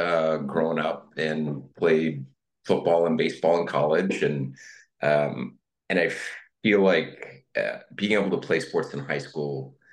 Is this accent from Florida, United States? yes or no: no; Buffalo, New York, United States; So I grew up in Buffalo in Western New York, and the oldest of five children.